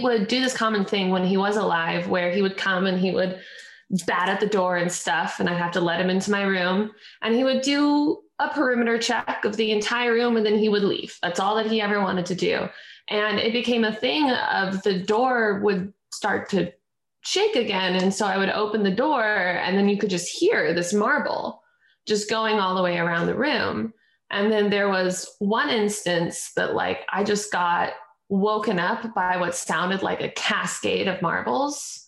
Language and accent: English; Alaska, United States; So I'm an Alaskan-grown girl. I was born and raised up in Alaska, and then since then, I've just been traveling the world.